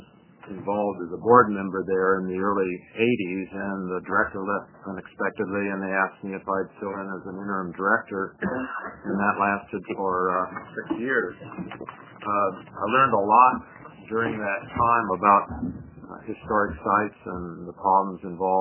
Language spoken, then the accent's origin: English; Oregon, United States; from Marion County